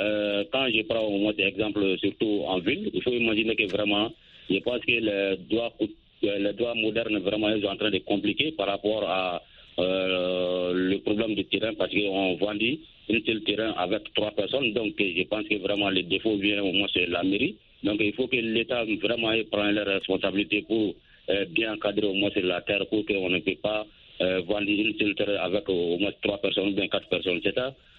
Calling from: Sonikimi, Mali; Je vous appelle toujours dans mon village natal à Sonikimi.

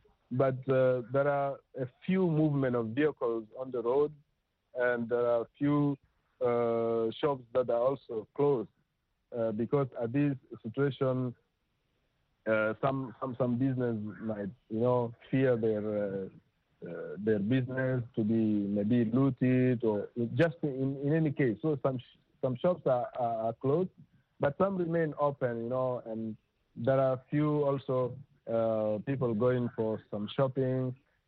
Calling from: Khartoum, Sudan; I'm speaking from Khartoum South

